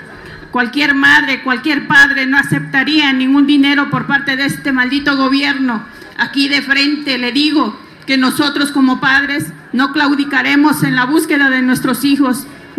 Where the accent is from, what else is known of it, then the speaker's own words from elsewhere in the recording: Mexico; Así que como seres humanos, como mexicanos, levantemos la voz